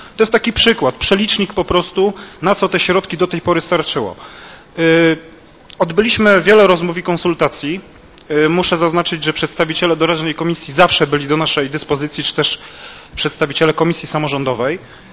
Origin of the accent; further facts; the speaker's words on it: Poznań, Greater Poland Voivodeship, Poland; mojego kochanego Fyrtla, czyli Górczyna, mojej małej ojczyzny